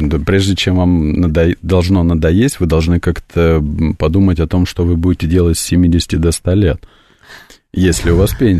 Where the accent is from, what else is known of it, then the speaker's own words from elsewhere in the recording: Moscow, Russia; мы, москвичи